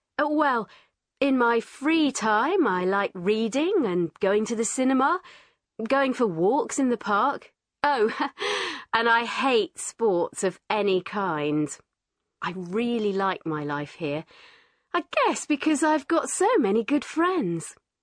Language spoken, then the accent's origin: English; London, United Kingdom; my grandparents were from Italy, but I'm English. I've always lived in London because I really like it here. It's an expensive city, but it has lots to offer. I don't think I'd like to live anywhere else. I'm 28